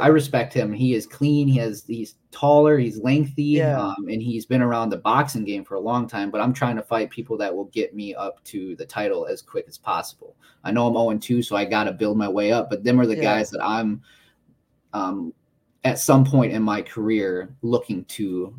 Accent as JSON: {"language": "English", "region": "Minnesota", "country": "United States", "said": "I'm originally from Minnesota"}